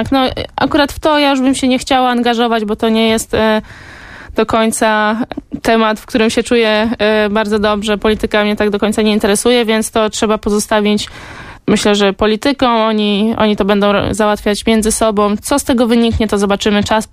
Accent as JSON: {"language": "Polish", "town": "Gdańsk", "region": "Pomeranian Voivodeship", "country": "Poland", "tie": "born or raised there", "said": "Oczywiście, że jestem gdańszczanką. W Gdańsku się urodziłam, cały czas tu mieszkam, trenuję"}